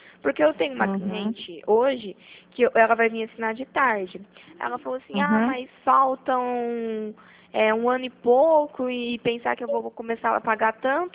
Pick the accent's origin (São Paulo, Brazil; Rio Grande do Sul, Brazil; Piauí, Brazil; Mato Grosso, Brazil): São Paulo, Brazil; Pirassununga; É isso, sou de Pirassununga.